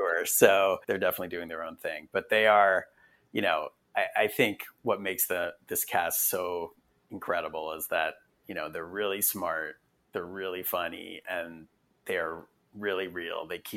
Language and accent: English; Potomac, Maryland, United States; by amazing coincidence, that is where I grew up. I grew up in the Potomac area, and Potomac and Bethesda and Rockville.